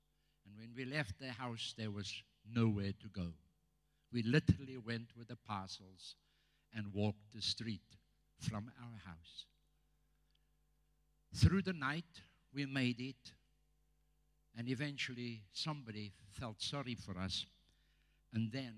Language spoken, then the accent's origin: English; South Africa; first language Afrikaans; English is a second language; Of course, I said it in Afrikaans. You know, my mother tongue. I'm still learning to speak English.